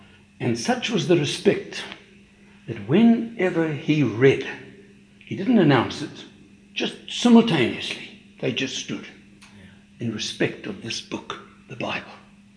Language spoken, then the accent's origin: English; South Africa; You know, I come from South Africa, and a lot of our ministry there was across the borders into Mozambique.